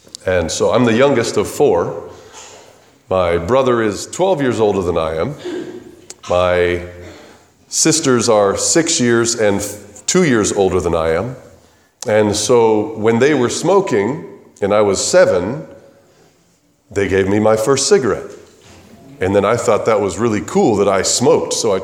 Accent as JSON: {"language": "English", "region": "California", "country": "United States", "tie": "born or raised there", "said": "I like to say that I was raised up in Southern California in a halfway house."}